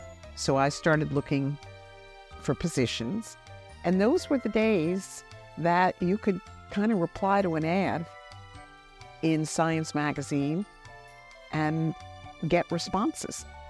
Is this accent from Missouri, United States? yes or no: no; New Jersey, United States; I grew up in northern New Jersey